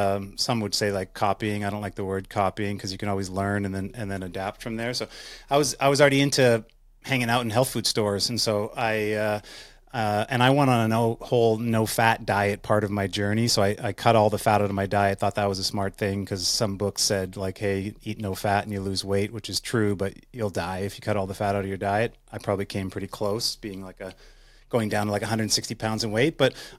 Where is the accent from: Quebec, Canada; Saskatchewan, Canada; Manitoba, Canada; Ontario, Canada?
Manitoba, Canada; Winnipeg; I grew up in Winnipeg, Manitoba, to a single mom, and we were poor